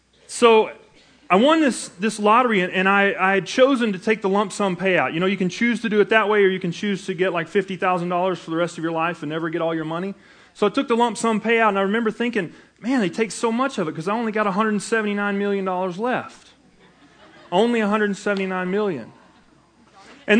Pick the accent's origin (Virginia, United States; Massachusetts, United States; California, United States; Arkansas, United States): Arkansas, United States; now in Utah, United States; I came from Arkansas and had done a little research on what God was doing here in Utah before we moved out